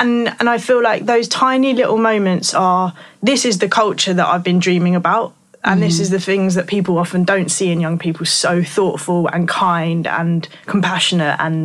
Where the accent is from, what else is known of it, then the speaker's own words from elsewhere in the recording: Thanet, South East England, United Kingdom; Like, I just got into sea swimming in the last year, even though I grew up in Thanet.